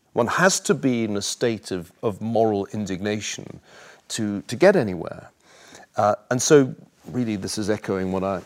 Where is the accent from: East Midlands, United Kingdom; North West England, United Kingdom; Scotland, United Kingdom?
Scotland, United Kingdom; in Scotland, and I remember one day I was ill and couldn't go to school.